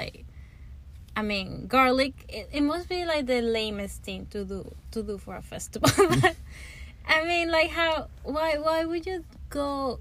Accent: Venezuela; And I come from Venezuela, where there is obviously a lot of violence and gun

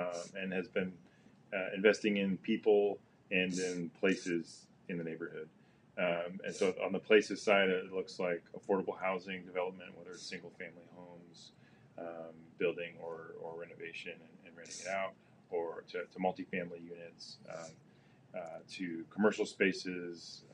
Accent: Ohio, United States; moved away as an adult; also born or lived in India; now in Memphis, United States; Sure. I grew up in Ohio and came down to Memphis for the first time in college to work as a summer staff at Service Over Self.

